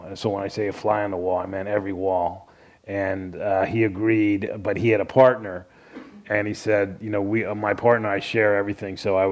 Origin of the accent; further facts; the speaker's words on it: Florida, United States; I grew up in South Florida, and I spent a lot of the summers in the library because it was, mostly because it was air-conditioned